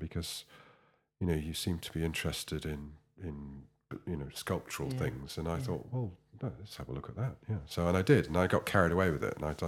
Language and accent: English; Dewsbury, Yorkshire and the Humber, United Kingdom; born there; I was born in Dewsbury, in West Yorkshire, and Dewsbury's quite a working town, a mill town.